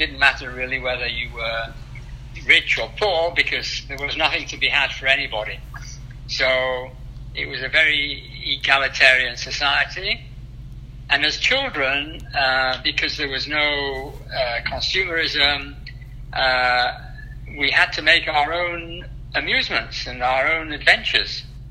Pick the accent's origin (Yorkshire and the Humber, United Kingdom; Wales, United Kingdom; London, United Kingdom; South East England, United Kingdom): Yorkshire and the Humber, United Kingdom; The place I was brought up in Yorkshire in the north of England was bombed during the war. As a child, I was among the children who were evacuated from the towns into the countryside